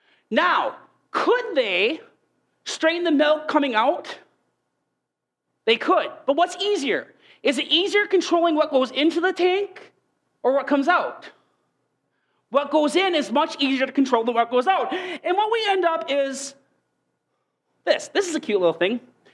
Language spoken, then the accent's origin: English; Wisconsin, United States; I will assume most of you, we come from Wisconsin, so I hope most of you know where milk comes from, right?